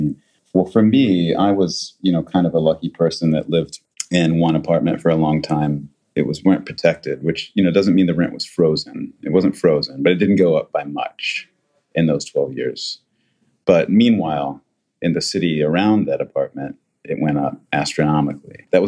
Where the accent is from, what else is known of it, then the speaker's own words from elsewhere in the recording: New York, United States; And that, you know, when people ask me where I'm from, that's what I say. I'm from New York, you know, because that's where I became who I am.